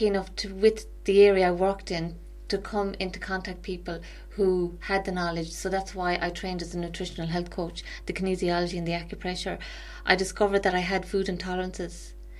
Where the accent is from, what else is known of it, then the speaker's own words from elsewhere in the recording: Galway, Connacht, Ireland; also born or lived in London; So basically, I'm from Galway and I qualified as a chef many, many moons ago.